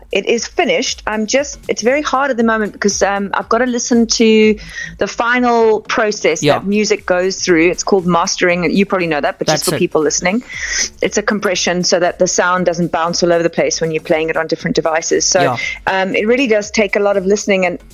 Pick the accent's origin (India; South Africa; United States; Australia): South Africa; Cape Town, Western Cape; I grew up in Cape Town, so that was okay. Every school holiday.